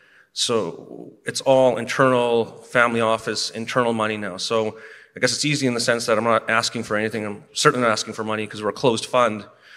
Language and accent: English; Canada; moved away; I'm from Canada. I moved down here.